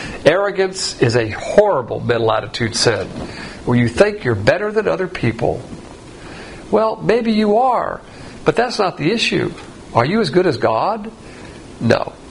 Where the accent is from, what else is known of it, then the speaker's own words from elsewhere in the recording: the South, United States; And as a Southerner, this always upsets me because Southern culture, just divine institutions, it's all about manners.